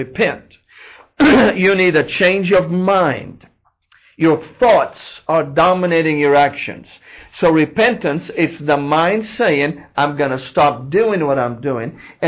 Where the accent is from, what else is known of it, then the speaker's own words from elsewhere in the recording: Damascus, Damascus Governorate, Syria; now in United States; I grew up in Damascus and was surrounded with Christian history all of my life. And I recognized when I came to the United States